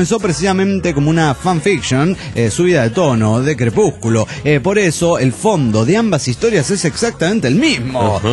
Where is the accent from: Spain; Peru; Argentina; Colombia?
Peru; Huaraz, Ancash; de Huaraz, en el Perú.